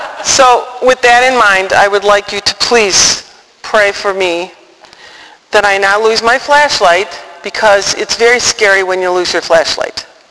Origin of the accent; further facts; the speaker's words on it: Chicago, Illinois, United States; And so, I am here from Chicago to bring you hope.